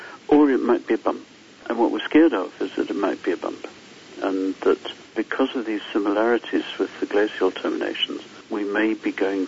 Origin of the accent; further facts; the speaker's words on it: Harare, Zimbabwe; For example, my hometown in Harare in Zimbabwe, there's a landfill there that's quite frequently on fire, making lots of air pollution.